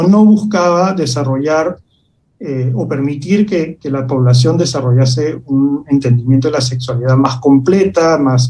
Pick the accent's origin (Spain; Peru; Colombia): Peru; también es nuestra memoria colectiva como peruanos